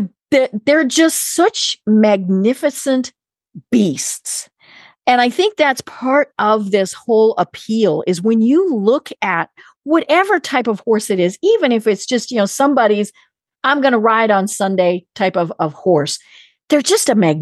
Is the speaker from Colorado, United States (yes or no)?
yes; Colorado, United States; now in Atlanta, United States; So I'm actually in Atlanta, but I am from Colorado way up in the mountains.